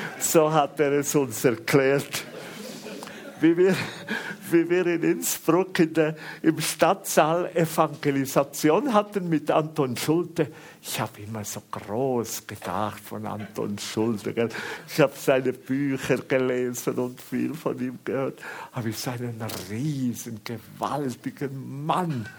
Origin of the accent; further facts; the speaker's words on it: Switzerland; und hat meinen Dialekt eben auch gerade gekannt, dass ich Schweizer bin.